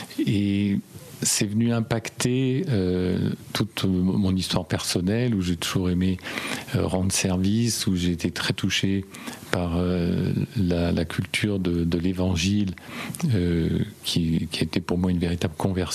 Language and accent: French; Île-de-France, France; un gamin de banlieue, hein, j'ai grandi dans l'Essonne, la banlieue parisienne